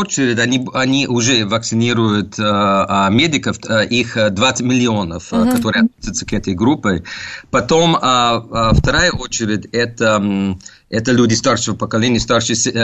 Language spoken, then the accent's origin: Russian; United States; Russian is a second language; moved away as an adult; now in Russia; я родом из Америки. Пока у меня только одно гражданство.